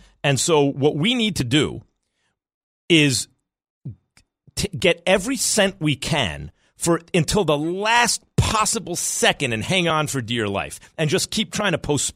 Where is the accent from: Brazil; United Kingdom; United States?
United States; New York; You should have heard my father around the dinner table because, you know, growing up in New York, he didn't, my dad has a Bronx accent